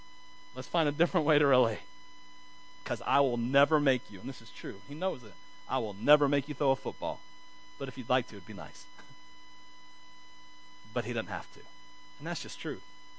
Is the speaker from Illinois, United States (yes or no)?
no; Wauchula, Florida, United States; I'd like to tell people I'm from Miami, but I only spent a little bit of time there. So the truth is I'm a Wachulian, as much as I want to deny it at the bottom of my heart.